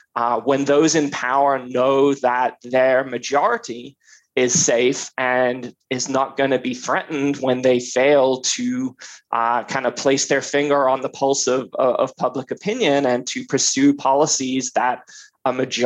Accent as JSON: {"language": "English", "region": "Florida", "country": "United States", "said": "in states like my home state of Florida"}